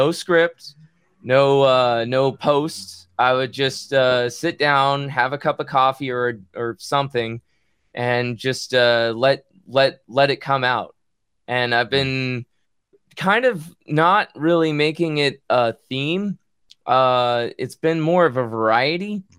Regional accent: Los Angeles, California, United States; I grew up in Los Angeles and we had the world famous KROQ, K-Rock.

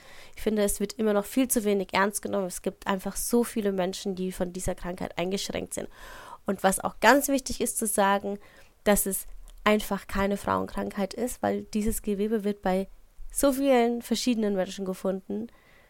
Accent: Schweinfurt, Bavaria, Germany; moved away; in Schweinfurt, wo ich herkomme, wo ich geboren und aufgewachsen bin. Und dann bin ich umgezogen

